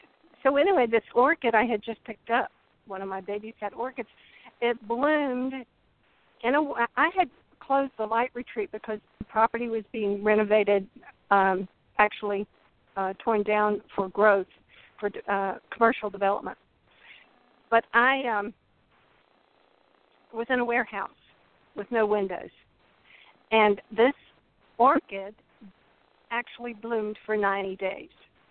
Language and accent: English; North Carolina, United States; now in Florida Keys, United States; I am from North Carolina, and in fact, just moved to the Keys 90 days ago.